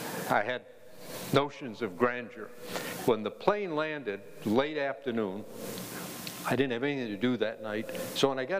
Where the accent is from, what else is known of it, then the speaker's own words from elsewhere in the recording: Maine, United States; I was serving as a federal judge in my home state of Maine when one of Maine's senators was appointed Secretary of State.